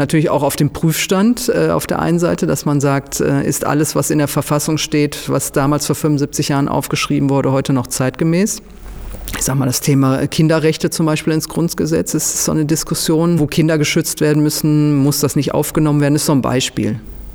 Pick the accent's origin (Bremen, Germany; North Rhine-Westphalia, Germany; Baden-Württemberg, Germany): North Rhine-Westphalia, Germany; Duisburg; also ich komme aus Duisburg